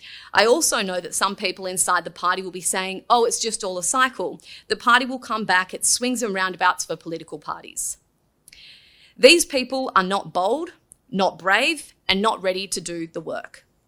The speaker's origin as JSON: {"language": "English", "town": "Sydney", "region": "New South Wales", "country": "Australia", "tie": "born or raised there", "said": "I grew up on the North Shore of Sydney in a rusted-on Liberal family where we all voted Liberal, but no one was a party member until me."}